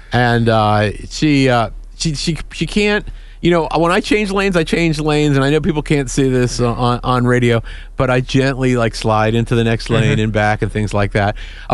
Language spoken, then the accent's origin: English; Northeast, United States; I can tell you it's not a Northeast thing because I'm from the Northeast, and we definitely had frosting on the cupcakes when I grew up.